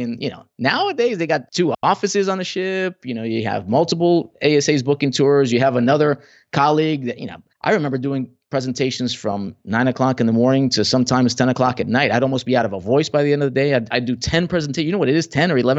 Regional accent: United States; born there; even though I was born in the States, my family's originally from Colombia.

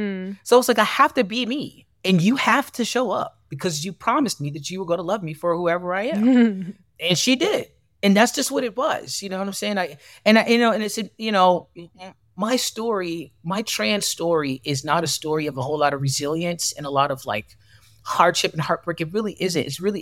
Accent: Buffalo, New York, United States; now in New York City, United States; I've been here in New York City now for 22 years. I'm from Buffalo, but a part of the moving away was being able to explore my gender identity

